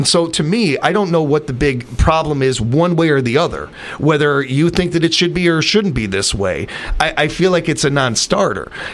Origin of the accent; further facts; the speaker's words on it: United States; As an American, you always have a right to talk.